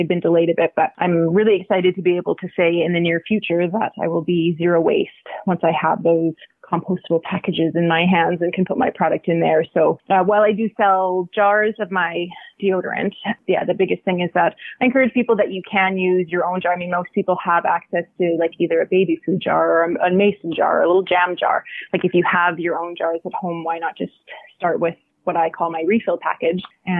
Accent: Edmonton, Alberta, Canada; also born or lived in Kamloops; I was born and raised in Edmonton, and then I lived 10 years in Kamloops.

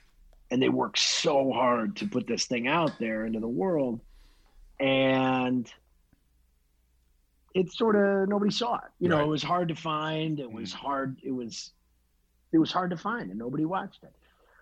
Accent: Chicago, Illinois, United States; I grew up in Chicago and went to college in Chicago for theater.

